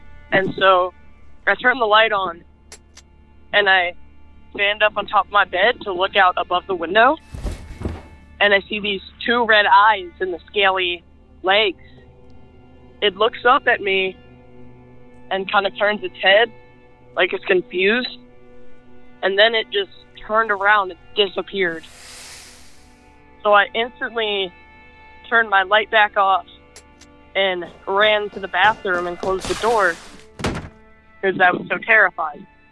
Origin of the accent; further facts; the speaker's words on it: San Antonio, Texas, United States; I'm 14 from San Antonio, Texas.